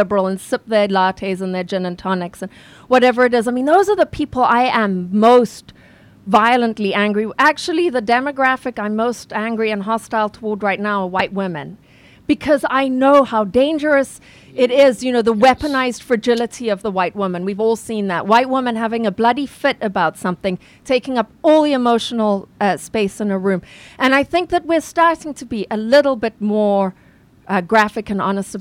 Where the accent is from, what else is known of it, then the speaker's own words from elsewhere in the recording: Zimbabwe; I'm from Zimbabwe